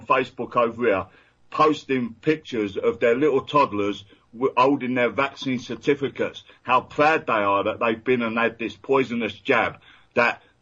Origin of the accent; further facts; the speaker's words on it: London, United Kingdom; I'm from London. I live in, I grew up in central London, right next to the Arsenal.